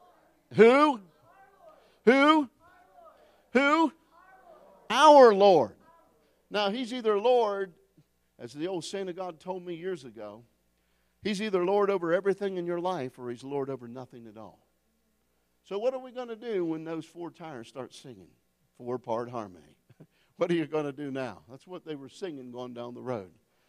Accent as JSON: {"language": "English", "town": "Fairmont", "region": "West Virginia", "country": "United States", "tie": "born or raised there", "said": "I know because I was raised in Fairmont, West Virginia."}